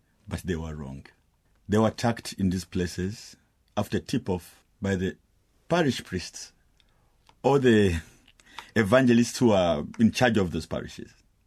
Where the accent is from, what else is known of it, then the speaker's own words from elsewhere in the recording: Uganda; I was born a refugee. My parents fled the first genocide of 59. So I was born and raised in Uganda.